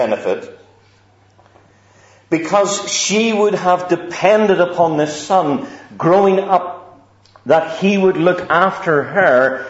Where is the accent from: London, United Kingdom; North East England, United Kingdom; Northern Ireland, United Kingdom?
Northern Ireland, United Kingdom; accent: Essex; moved away; It's 20 some odd years since I've actually lived there, and that's why my Essex accent is so strong. But in the country town where I lived